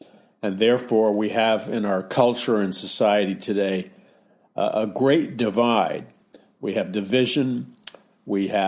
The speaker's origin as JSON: {"language": "English", "town": "New York City", "region": "New York", "country": "United States", "tie": "born or raised there", "said": "would look at the so-called Christians, whether they were Catholics or Presbyterians or whatever, growing up in New York City"}